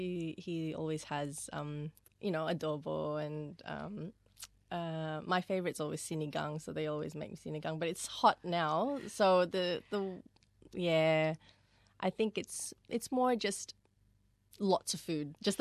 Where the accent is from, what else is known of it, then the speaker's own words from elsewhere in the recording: Australia; growing up in Australia, it's always warm over Christmas time